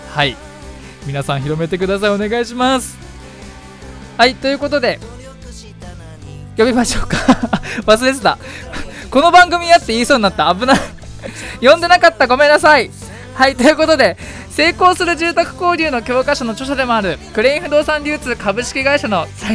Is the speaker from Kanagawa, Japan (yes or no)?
yes; Fujisawa, Kanagawa, Japan; この番組は藤沢出身の俳優タレントとして活動する